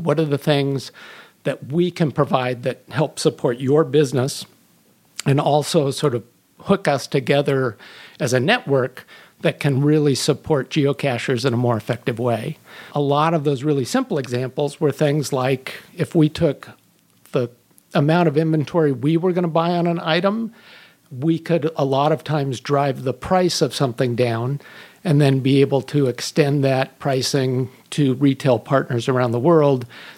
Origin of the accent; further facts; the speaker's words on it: Pacific Northwest, United States; I began my career down in Portland, Oregon, and was born and raised in the Northwest.